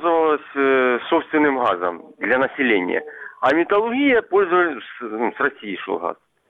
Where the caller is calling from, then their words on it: Avdiivka, Donetsk Oblast, Ukraine; город Авдеевка.